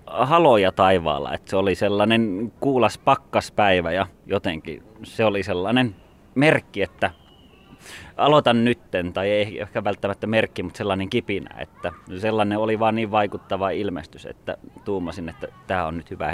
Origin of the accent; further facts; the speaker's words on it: Suonenjoki, North Savo, Finland; mä synnyin Suonenjoella ja asuin maaseudulla, niin luonto oli siinä välittömästi kodin läheisyydessä.